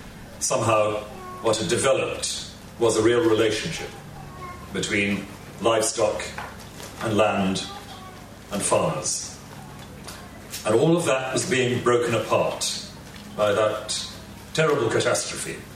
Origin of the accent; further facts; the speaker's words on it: Wales, United Kingdom; one of the stories I grew up with in Wales